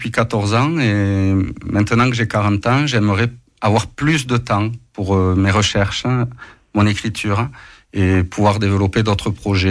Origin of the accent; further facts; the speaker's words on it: Toulouse, Occitanie, France; born there; je suis natif de Toulouse, donc je suis marié à une carcassonnaise aussi.